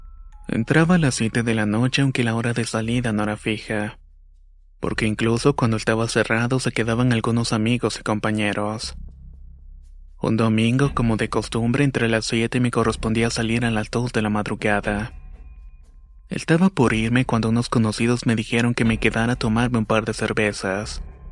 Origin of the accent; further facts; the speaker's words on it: Yaracuy, Venezuela; soy de Venezuela, específicamente del estado Yaracuy.